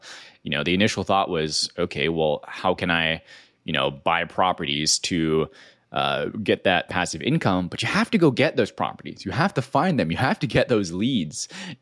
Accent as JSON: {"language": "English", "region": "Hawaii", "country": "United States", "tie": "born or raised there", "said": "I grew up on the Big Island of Hawaii, and I didn't know exactly what I wanted"}